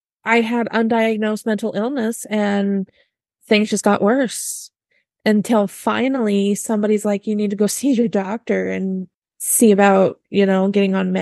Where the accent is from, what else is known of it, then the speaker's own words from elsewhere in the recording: Wyoming, United States; moved away as an adult; also born or lived in Wisconsin; now in California, United States; No, I was actually born and raised in Wyoming. Yeah, moved to Wisconsin for about 10 years and then moved to California.